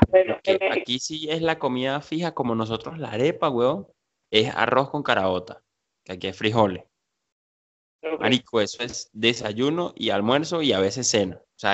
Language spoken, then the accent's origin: Spanish; Mexico; que nosotros que nos la pasamos diciendo como mexicanos que nuestra comida que es richísima